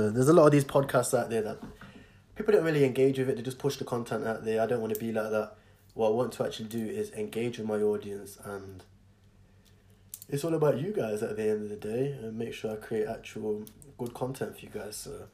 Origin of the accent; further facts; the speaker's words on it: Nottingham, East Midlands, United Kingdom; if we look at where I'm from Nottingham, United Kingdom. I was raised in the hood